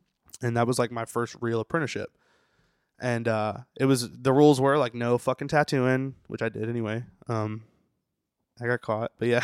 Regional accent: Wilmington, United States; And then I used to hang out at this bar called the River Rat in my hometown in Wilmington.

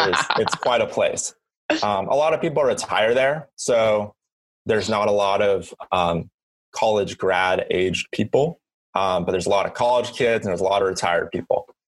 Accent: St. Helens, Oregon, United States; So I grew up in St. Helens, a little town in Oregon.

